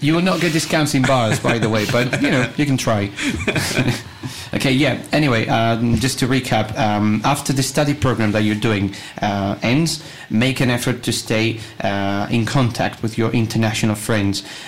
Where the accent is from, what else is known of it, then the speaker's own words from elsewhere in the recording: Tintón, Community of Madrid, Spain; My hometown, my beautiful hometown, is called Tintón. It's in the province of Madrid.